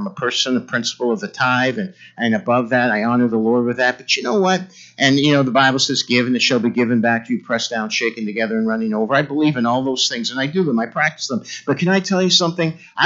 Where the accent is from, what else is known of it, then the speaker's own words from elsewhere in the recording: Ireland; I'm Irish, I joke, I can't help it.